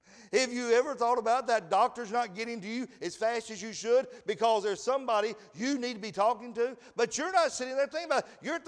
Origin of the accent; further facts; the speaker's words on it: United States; if I go to Barbados and I go down there and I start talking to them like I'm an American, and I am an American, they know that.